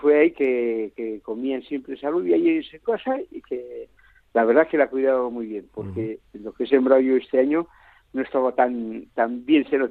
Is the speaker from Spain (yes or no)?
yes; Ormijana, Basque Country, Spain; Egunon, bueno, pero soy de Ormijana